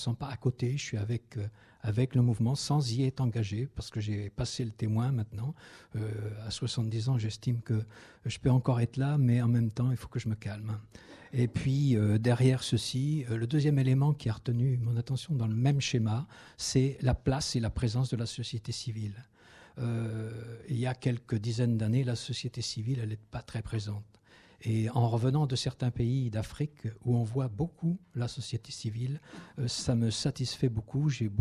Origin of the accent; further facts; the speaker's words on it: Nouvelle-Aquitaine, France; moi, je viens du département des Landes